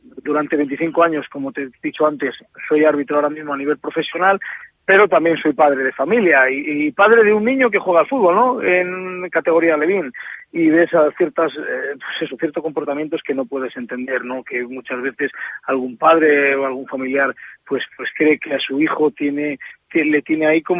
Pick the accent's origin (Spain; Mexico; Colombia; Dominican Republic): Spain; Valladolid, Castile and León; y bueno, pues espero que el Valladolid realice un buen partido y todos sean éxitos, para el equipo arbitral y para el equipo de mi ciudad.